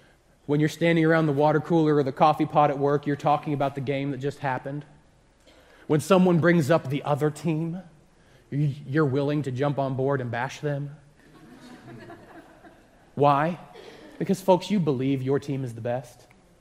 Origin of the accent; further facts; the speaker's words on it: Ohio, United States; I'm from Ohio, so I really don't care about either of these either.